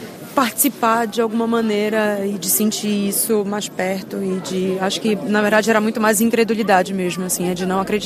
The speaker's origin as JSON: {"language": "Portuguese", "country": "Brazil", "said": "Eu sou brasileira e a gente teve um incêndio histórico como esse há pouco tempo no Museu Nacional."}